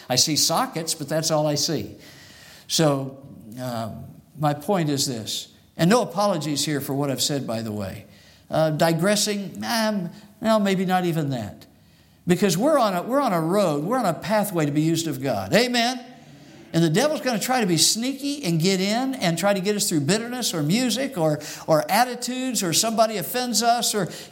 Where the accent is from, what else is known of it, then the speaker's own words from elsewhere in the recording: Arizona, United States; I grew up in Arizona, and they teach us children how to watch out for quicksand.